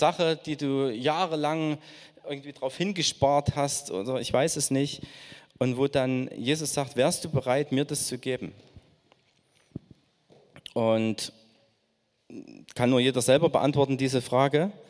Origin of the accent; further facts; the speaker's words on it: Saxony, Germany; Also wir haben da, ich weiß, als Deutsche und auch als Erzgebirger, sind wir da besonders auch ein Stück verklemmt.